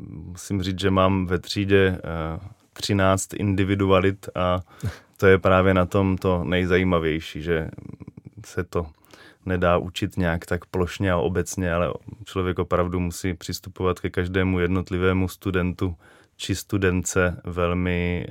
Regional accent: Brno, South Moravian Region, Czechia; also born or lived in Kyjov; now in Prague, Czechia; Vyrůstal jsem v Brně a teďka již delší dobu na dny žiju v Praze.

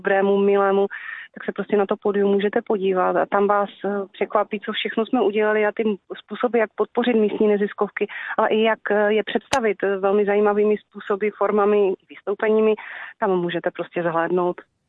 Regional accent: Dobroslavice, Moravian-Silesian Region, Czechia; A já jsem z Dobroslavic

